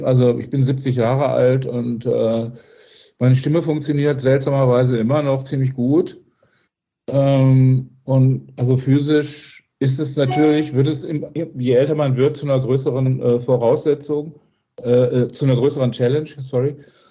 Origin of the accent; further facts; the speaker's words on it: East Westphalia, Germany; ich bin Ostwestfale zum Beispiel